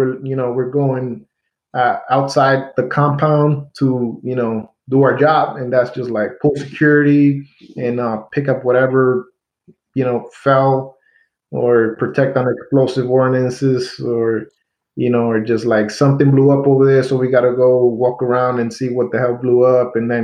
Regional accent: New York City, New York, United States; because growing up in New York City, the white people that you do see really are like Albanian or Polish or something like that.

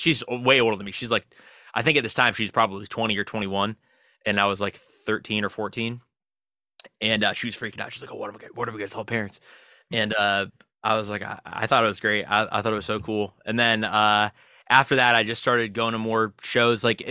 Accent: Florida, United States; also born or lived in Baltimore; So I'm actually not from Florida. I'm from Baltimore. Yeah. I moved here when I was real young though. So, I mean, you could say that I'm from Florida. Yeah, I just, you know, we moved to like right outside of Fort Lauderdale

